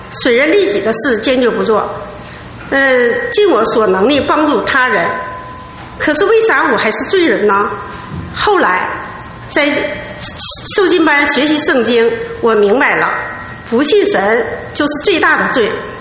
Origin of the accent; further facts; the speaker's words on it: Jilin, China; 来自祖国东北的吉林大地。我的家乡生产优质大米、美味的葡萄酒，还有呢延年益寿的林下参。